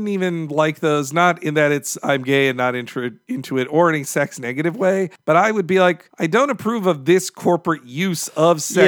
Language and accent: English; Annapolis, Maryland, United States; but in my hometown of Annapolis, a diner had a 16-scoop ice cream sundae they called the El Cid, which me and 8 others conquered post-college.